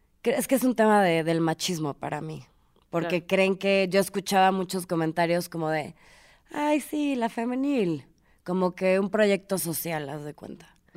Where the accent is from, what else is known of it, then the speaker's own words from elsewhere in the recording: Mexico; voy a hablar de México porque soy mexicana.